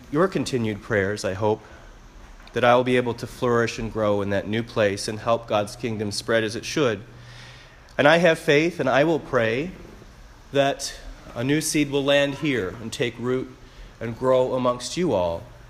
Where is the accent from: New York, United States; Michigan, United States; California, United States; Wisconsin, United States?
Michigan, United States; when I was growing up in Southwest Michigan, it was in a sort of rural area, and a lot of the roadsides were undeveloped.